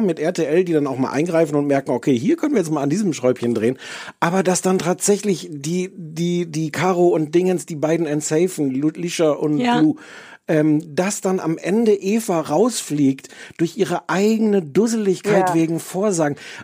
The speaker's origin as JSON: {"language": "German", "region": "East Germany", "country": "Germany", "said": "Ich komme aus der DDR."}